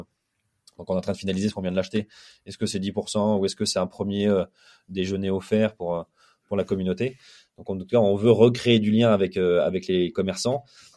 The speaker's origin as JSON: {"language": "French", "town": "Lille", "region": "Hauts-de-France", "country": "France", "said": "parce que moi je suis Lillois, j'habite à Lille"}